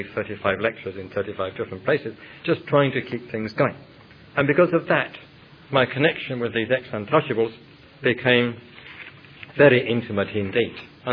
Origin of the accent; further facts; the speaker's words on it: England, United Kingdom; I mean, being English, was me.